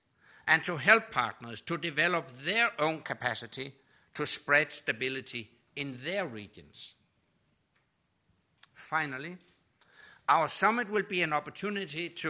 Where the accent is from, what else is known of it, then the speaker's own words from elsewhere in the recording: Denmark; Growing up in Denmark in the 1960s, I came of age in a Europe that was divided and dangerous, when everything could end in the flash of a nuclear exchange.